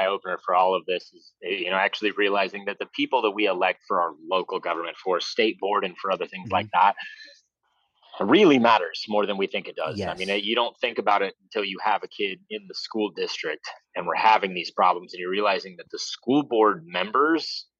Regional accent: Ohio, United States; I mean, I grew up in Ohio. It was a whole different ballgame.

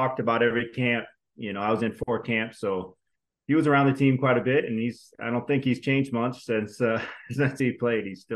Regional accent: Iowa, United States; Yeah, from Iowa. They're like, oh, are you a farmer? I'm like, well, yeah, I came from a farm.

